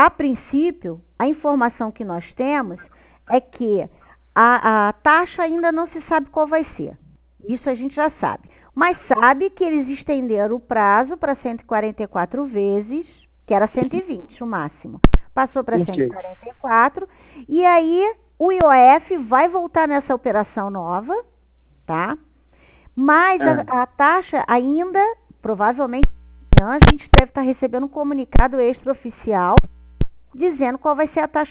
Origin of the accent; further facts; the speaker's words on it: Rio de Janeiro, Brazil; Eu sou do Rio. Eu sou do Rio.